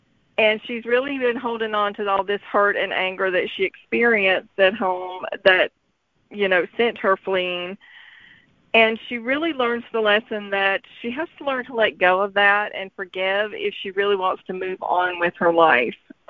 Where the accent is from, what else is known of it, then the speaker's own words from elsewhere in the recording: Mississippi, United States; I am from Mississippi. And we have a lot of small towns here.